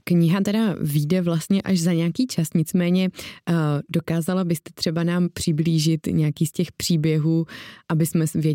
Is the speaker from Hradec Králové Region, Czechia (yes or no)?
no; Brno, South Moravian Region, Czechia; Já jsem z Brna, tak cením.